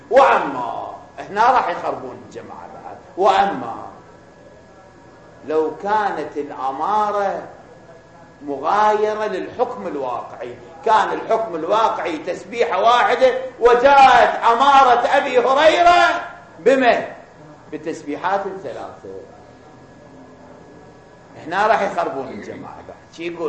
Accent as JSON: {"language": "Arabic", "country": "Iraq", "said": "أو شوف السياسة شلون تتدخل عندنا بالعراق"}